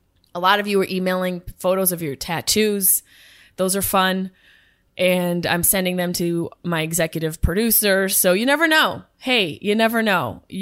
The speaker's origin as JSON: {"language": "English", "town": "Syracuse", "region": "New York", "country": "United States", "accent": "Syracuse", "said": "whether it be you having to listen to my Syracuse accent"}